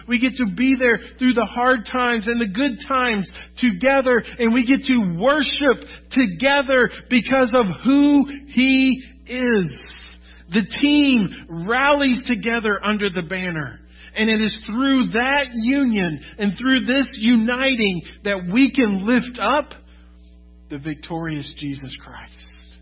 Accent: Florida, United States; also born or lived in Texas; And I can't say much because I grew up in Florida. I'm born Texan, but I have a Florida past.

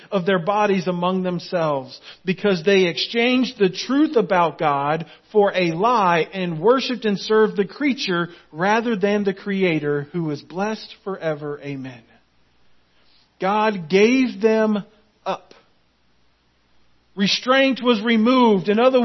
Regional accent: Florida, United States; I grew up in Central Florida.

